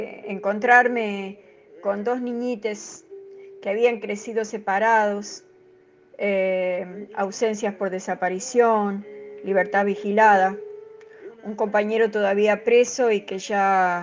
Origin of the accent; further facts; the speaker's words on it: Argentina; que vivimos como argentinos